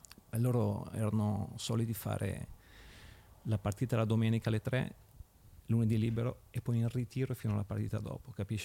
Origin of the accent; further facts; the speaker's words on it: Milan, Lombardy, Italy; born there; sono nato a Milano. Mio papà era di Trieste, però diciamo che sono proprio legato all'ambiente milanese e rossonero.